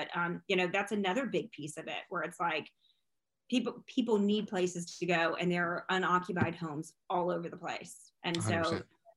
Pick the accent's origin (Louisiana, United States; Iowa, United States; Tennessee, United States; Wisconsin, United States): Iowa, United States; you know, I'm also from Iowa, where it was where I grew up, we go to Chicago.